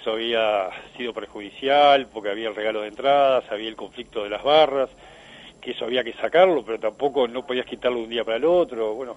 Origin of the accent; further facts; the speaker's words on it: Uruguay; como todo uruguayo